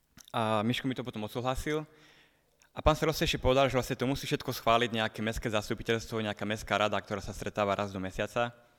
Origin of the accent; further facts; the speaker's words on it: Košice, Košice Region, Slovakia; Takže ja som vlastne z Košíc, ale vlastne skoro celý zvyšok mojej rodiny vlastne mám Všaci.